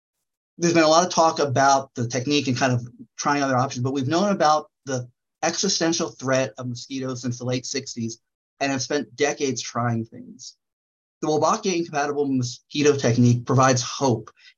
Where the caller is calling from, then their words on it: Volcano, Hawaii, United States; I'm the Hawaii Program Director for the American Bird Conservancy. I'm calling from Volcano.